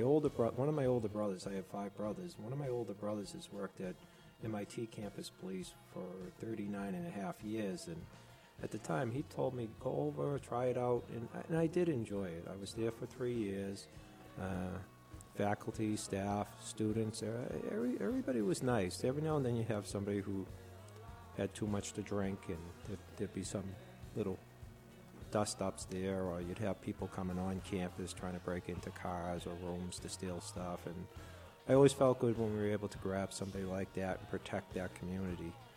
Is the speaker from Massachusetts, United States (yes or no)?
yes; Somerville, Massachusetts, United States; I grew up down in Eastern Mass outside of Boston in what used to be a blue-collar town, mostly factory workers and such.